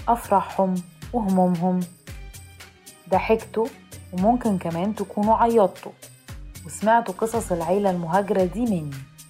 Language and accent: Arabic; Alexandria, Alexandria Governorate, Egypt; أنا مصرية، يعني عاطفية، صريحة، متسامحة، وصوتي عالي شوية